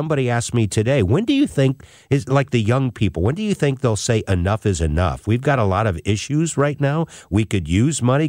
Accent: United States; We as Americans don't quite get it

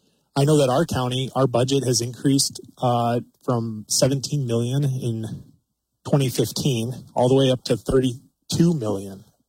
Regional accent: Livingston, Montana, United States; I was born and raised here in Livingston and graduated from Park High.

